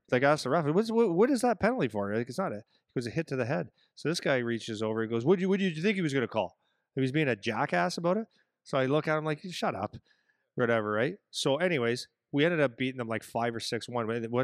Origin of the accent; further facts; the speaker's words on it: Canada; And I'm Canadian, by the way.